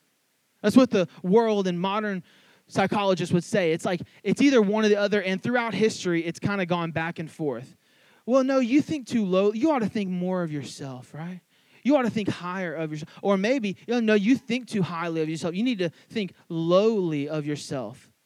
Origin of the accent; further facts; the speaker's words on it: Louisiana, United States; I didn't do a ton of reading as a Cajun. Like, I just went around, like, grabbing alligators out of the bayou.